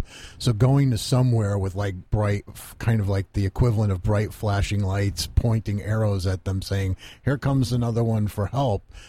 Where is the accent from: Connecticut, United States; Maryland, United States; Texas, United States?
Connecticut, United States; Waterbury; So once in a while, you're up in my hometown of Waterbury at the Naugatuck Valley Community College?